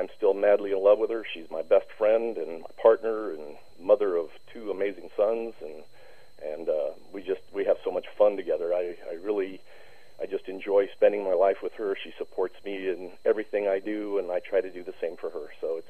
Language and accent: English; San Diego, California, United States; also born or lived in Los Angeles; I was born in Los Angeles and moved to San Diego when I was just about 6 years old. Spent most of my life in San Diego